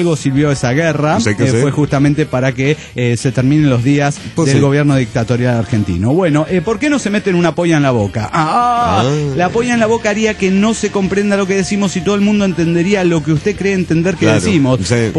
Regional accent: Guadalajara, Jalisco, Mexico; Soy la morra tapatía de Guadalajara, Jalisco, México.

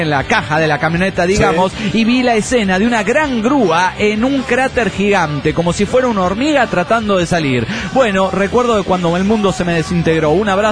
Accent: Guadalajara, Jalisco, Mexico; de Guadalajara, Jalisco, México.

